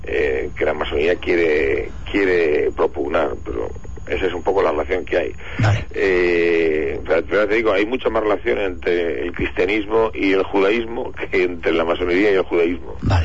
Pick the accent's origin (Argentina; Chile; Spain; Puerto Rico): Spain; Bilbao, Basque Country; Soy de Bilbao y como la gente de Bilbao somos así